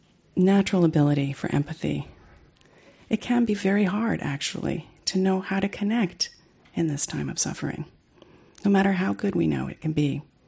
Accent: Brooklyn, New York, United States; I am a Sagittarius from Brooklyn.

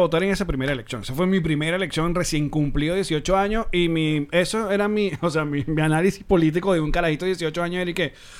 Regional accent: Venezuela; Y eso todavía a mí me parece gracioso. A mí como venezolano.

